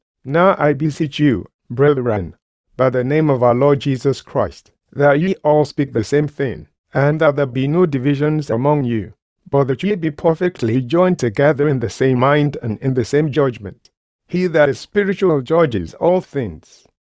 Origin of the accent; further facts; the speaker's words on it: Nigeria; because I am from Nigeria, from Africa. He could have just left me there